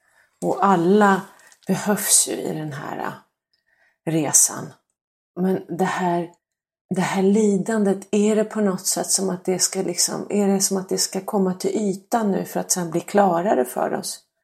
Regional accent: Hudiksvall, Gävleborg County, Sweden; Jag var 6 år då hemma i Hudiksvall

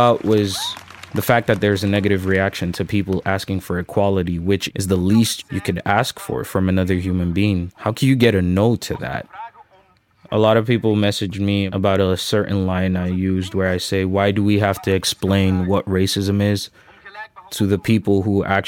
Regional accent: Nigeria; now in Antwerp, Belgium; I live in Antwerp, Belgium. I'm originally from Nigeria, though. I make music and I also study audio here.

